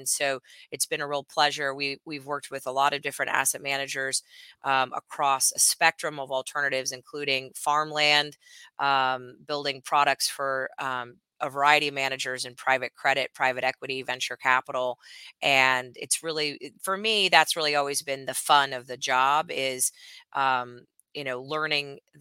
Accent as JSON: {"language": "English", "town": "Edmond", "region": "Oklahoma", "country": "United States", "tie": "born or raised there", "also_born_or_lived": "Omaha, Nebraska", "said": "I've spent my life in the Midwest. I was born in Omaha, Nebraska, and I grew up in Edmond, Oklahoma."}